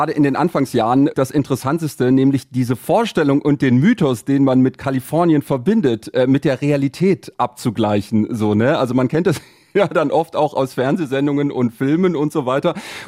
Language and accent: German; Stuttgart, Baden-Württemberg, Germany; now in San Francisco, United States; Ich komme aus Stuttgart ursprünglich